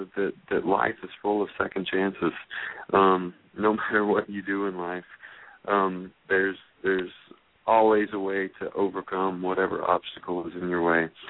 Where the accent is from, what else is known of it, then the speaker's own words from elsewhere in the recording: Birmingham, Alabama, United States; I'm from Birmingham, Alabama, by the way, so I flew from Birmingham to L.A.